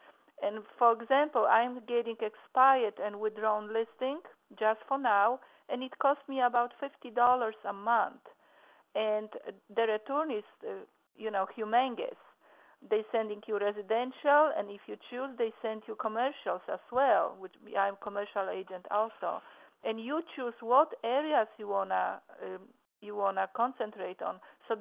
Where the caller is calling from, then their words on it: Orlando, Florida, United States